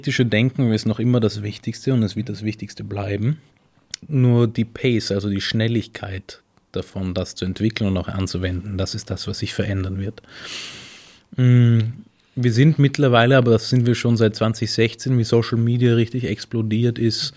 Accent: Styria, Austria; also born or lived in Vienna; Ich komme auch aus der Steiermark, aber ich bin eigentlich Wiener.

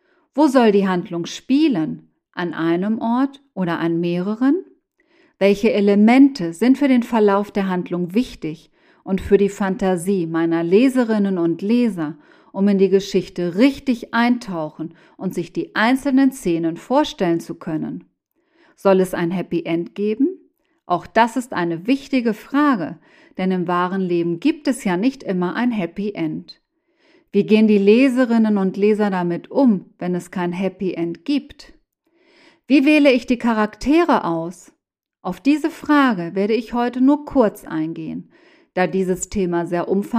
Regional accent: Mexico; Bislang haben diese in meiner Heimat Mexiko stattgefunden.

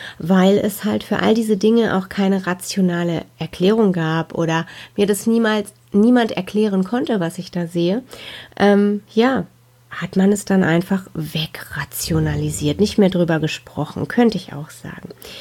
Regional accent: North Rhine-Westphalia, Germany; born there; ich bin im Ruhrgebiet geboren, da wohne ich auch heute noch, mitten im schönen Ruhrpott sozusagen. Ich bin 45 Jahre alt, habe zwei erwachsene Töchter, die beide studieren und wohne mit meinem Mann, unseren Mädels und unseren Hunden im Bottrop.

